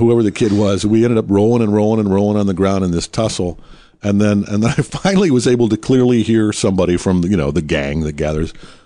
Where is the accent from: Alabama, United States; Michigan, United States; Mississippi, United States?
Michigan, United States; Detroit; born there; And I was born in Motown, so.